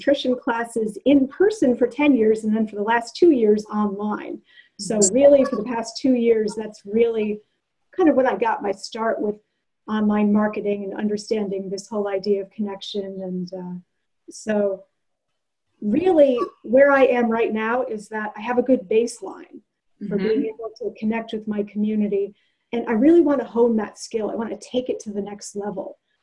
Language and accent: English; California, United States; I'm from Northern California here. I live in Santa Rosa, which is about an hour north of San Francisco.